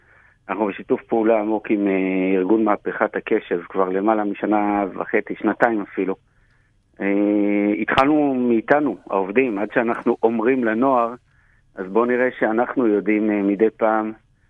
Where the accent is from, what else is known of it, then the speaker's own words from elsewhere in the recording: Jerusalem, Jerusalem District, Israel; גדלתי בשכונת גילו בירושלים, אני הייתי בסניף בני עקיבא